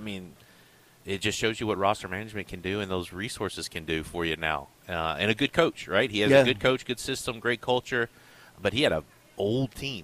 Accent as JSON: {"language": "English", "town": "Columbia", "region": "Tennessee", "country": "United States", "tie": "born or raised there", "said": "Yeah, my folks are still down there. My folks met in Honewall, which is even further west towards West Tennessee over there."}